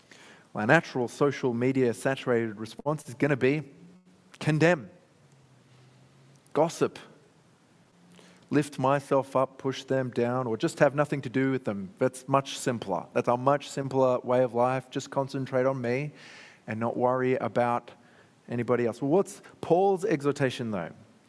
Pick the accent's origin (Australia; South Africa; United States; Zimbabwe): Australia; Sydney, New South Wales; now in Adelaide, Australia; after all, we in Adelaide are very polite. You know, after all, I'm from Sydney originally, so I didn't understand that when I came.